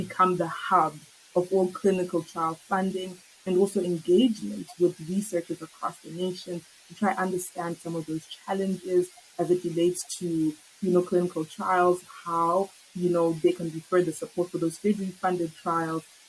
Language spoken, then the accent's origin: English; Zimbabwe; I'm from Zimbabwe